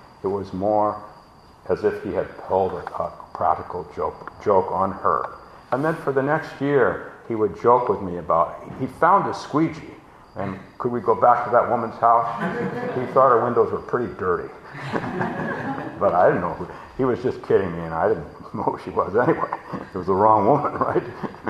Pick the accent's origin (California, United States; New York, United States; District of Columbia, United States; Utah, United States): California, United States; Palo Alto; So growing up in Palo Alto, the only Japanese that I knew were gardeners, were cleaning women, were swimming pool cleaners